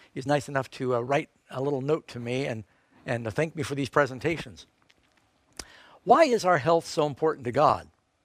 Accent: New York City, New York, United States; We'd wake up in the morning, and my brother and I, growing up in New York City, we'd kind of get ourselves breakfast

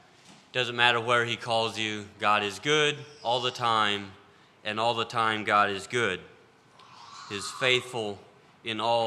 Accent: Virginia, United States; For those of you that don't know me, I'm from Virginia, about central Virginia.

